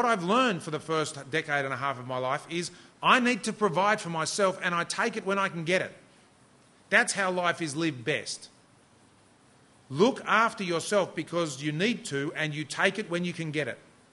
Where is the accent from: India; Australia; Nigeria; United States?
Australia; New South Wales; They were both immigrants to this country and arrived with nothing. And we grew up on the North Shore, but never really fitted on the North Shore.